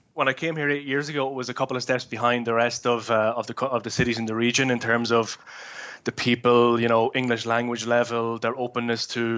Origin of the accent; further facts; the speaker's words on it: Dundalk, Leinster, Ireland; I'm obviously born and bred in Dundalk. Went up to play there when I was about 14 actually.